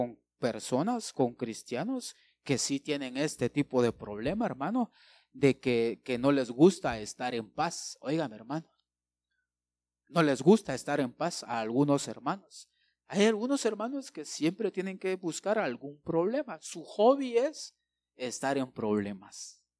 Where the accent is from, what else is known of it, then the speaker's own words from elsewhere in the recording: Guatemala; Pues todavía somos guatemaltecos, ¿verdad? Pero hay una genética ahí.